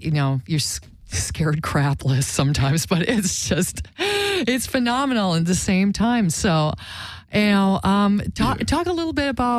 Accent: Wisconsin, United States; I can relate, growing up in Wisconsin. I mean, the neighborhood that I grew up in was, there were some parts of the town that had a bar on every corner.

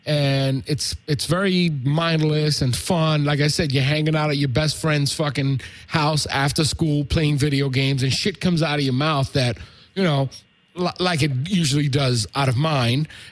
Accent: New York City, New York, United States; I grew up in New York City in the 80s with, you know, the evolution of hip hop.

